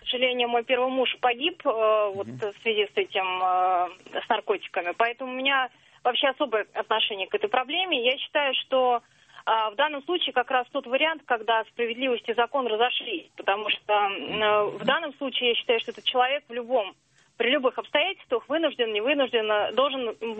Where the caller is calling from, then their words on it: Moscow, Russia; я из Москвы.